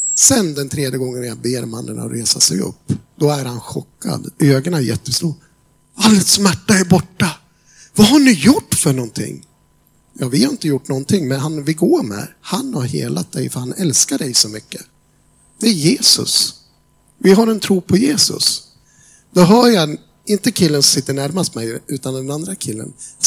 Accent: Gävle, Gävleborg County, Sweden; Ja, vi kommer ifrån Gävle, det är inte så långt ifrån, det är bara 22 mil, det är ett stenkast.

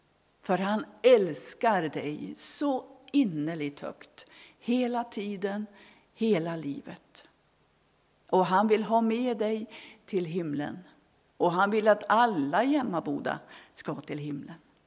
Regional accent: Västerbotten County, Sweden; ungdomskören hemma i Västerbotten sjöng den här sången

